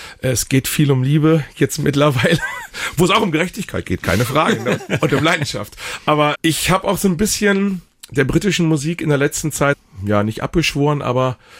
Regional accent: Celle, Lower Saxony, Germany; Ich komme ja ursprünglich aus Celle, was man gar nicht mehr hört. Ne? Wir reden ja in Celle Hochdeutsch.

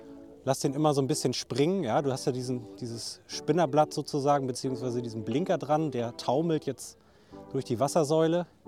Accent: Schleswig-Holstein, Germany; Ja, ich bin Dänemark-Kind. Ja, ich komme aus Schleswig-Holstein

